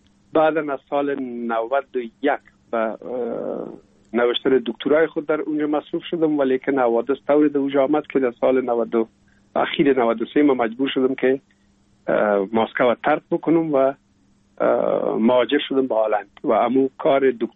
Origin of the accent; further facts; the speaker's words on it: Kabul, Afghanistan; also born or lived in Pul-e Khumri; بعد از او جاب کار بابی مساف در کابل میکرد و انتقال کرد به اینجا. ما همراه مادرم با بابی یا پدرم آمدیم به کابل